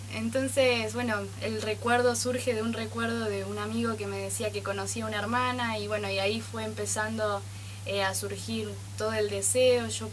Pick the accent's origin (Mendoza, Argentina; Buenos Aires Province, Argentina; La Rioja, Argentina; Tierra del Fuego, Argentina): Buenos Aires Province, Argentina; La Plata; now in Posadas, Argentina; Yo soy de La Plata, no soy de acá de Posadas